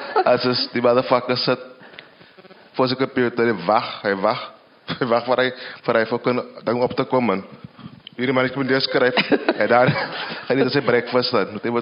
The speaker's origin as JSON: {"language": "Afrikaans", "region": "Western Cape", "country": "South Africa", "accent": "Kaaps", "first_language": "Kaaps", "said": "dit is my moedertaal, my Kaaps, ek is lief vir my Kaaps"}